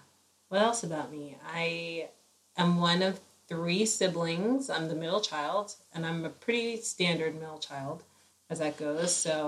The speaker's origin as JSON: {"language": "English", "country": "Nigeria", "said": "I'm Nigerian."}